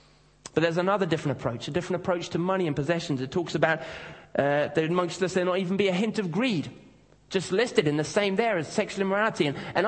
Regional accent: Kenya; We used to sing a song when I was growing up in Kenya

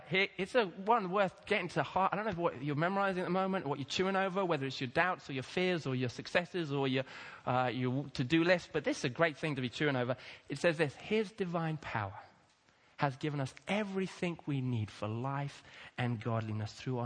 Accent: Kenya; English is a second language; I grew up in Kenya, and I don't do kind of 5 o'clock times.

